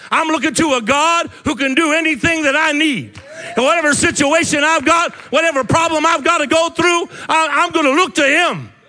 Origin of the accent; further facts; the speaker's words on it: Arizona, United States; I've been smitten by it a few times growing up in Arizona.